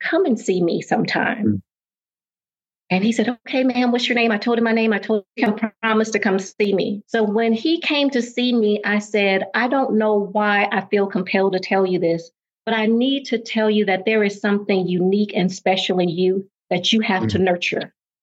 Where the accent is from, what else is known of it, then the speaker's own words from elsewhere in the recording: Tuskegee, Alabama, United States; We always saw these demonstrations of faith growing up in Tuskegee, and certainly through those very challenging times.